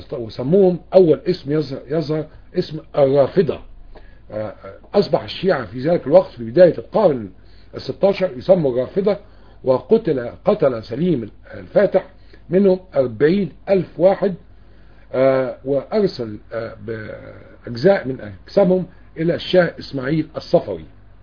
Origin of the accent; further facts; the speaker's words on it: Egypt; الى بلدنا مصر